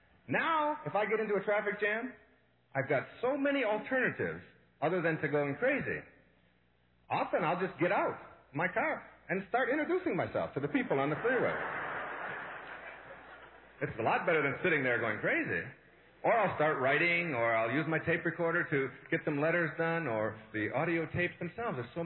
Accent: Detroit, Michigan, United States; I grew up right here in Detroit. I drove from the east side of Detroit to Wayne State University every day for 7 or 8 years

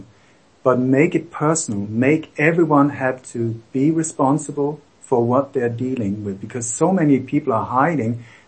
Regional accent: Denmark; I was born in Denmark. I grew up in a family that was very much involved in the Danish resistance movement

